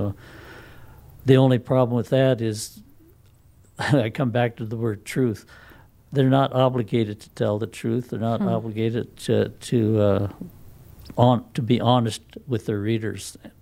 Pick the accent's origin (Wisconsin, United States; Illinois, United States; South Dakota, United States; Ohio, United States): South Dakota, United States; Well, you know, I was born and raised on the Pioneer Reservation and didn't know much about any of the communities outside of the reservation except for the border towns like Rushville, and Gordon, Chatham.